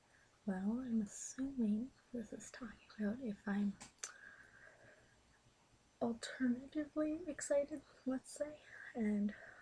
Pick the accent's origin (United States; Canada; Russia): Canada; Ontario; I am from Canada, Ontario to be exact